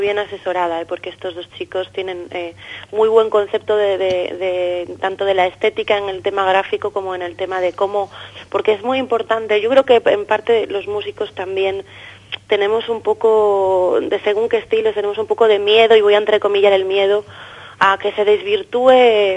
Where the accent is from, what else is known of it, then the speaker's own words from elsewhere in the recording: Galicia, Spain; me tire más por el gallego y uh-huh, más por mi tierra, probablemente.